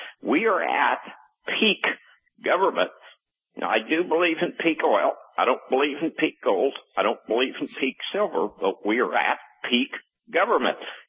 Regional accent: Fort Worth, Texas, United States; I grew up in Texas, and I went to high school at Fort Worth.

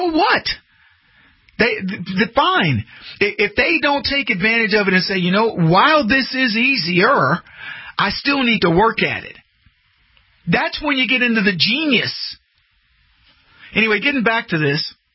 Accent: United States; I'm proudly American.

